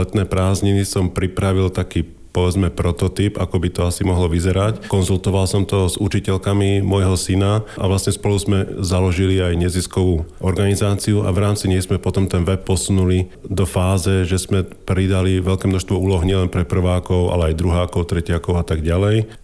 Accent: Bratislava, Bratislava Region, Slovakia; moved away as an adult; Tak ja som Bratislavčan, takže pochádzam z hlavného mesta.

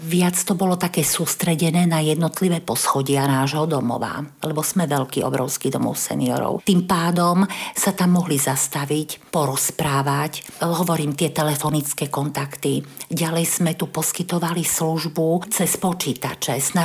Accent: Michalovce, Košice Region, Slovakia; moved away as an adult; now in Prague, Czech Republic; Ja pochádzam z východného Slovenska, som rodáčkou z Michaloviec, od krásnej zemplínskej Šíravy.

